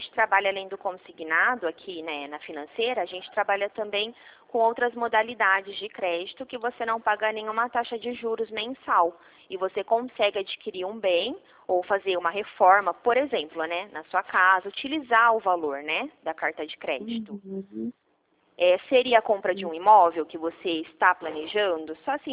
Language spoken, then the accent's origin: Portuguese; São Paulo, Brazil; Eu sou paulista.